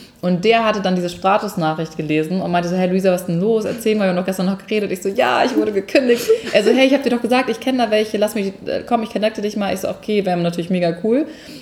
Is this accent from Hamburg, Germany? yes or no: yes; Hamburg, Germany; moved away as an adult; ich komme eigentlich aus Hamburg ursprünglich und bin 2009 nach meinem Abi für ein Praktikum nach München gezogen.